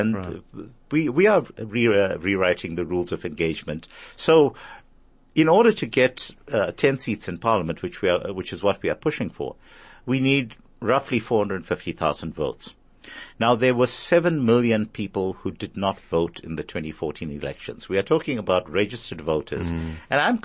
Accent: Durban, KwaZulu-Natal, South Africa; moved away as an adult; My background is that, well, I'm Durban born and bred.

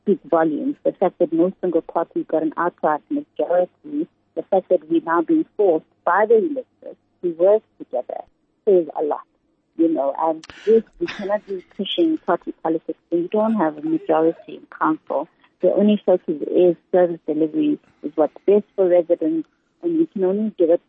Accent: Mabopane, Gauteng, South Africa; now in Johannesburg, South Africa; Well, I grew up in Mabopane, which is in the northwest. Oh, no, it's actually in Gauteng. It used to be Botswana when I was growing up.

